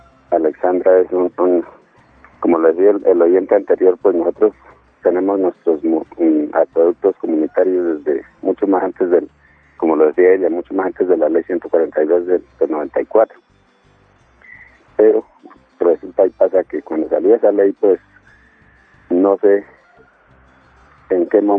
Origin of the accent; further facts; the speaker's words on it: Boyacá, Colombia; por ejemplo aquí somos de Boyacá